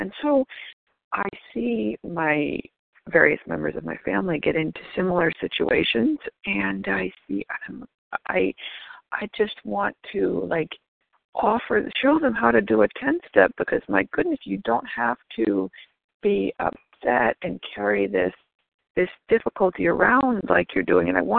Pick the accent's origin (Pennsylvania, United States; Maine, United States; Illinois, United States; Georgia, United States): Maine, United States; I am a recovered compulsive eater from Maine.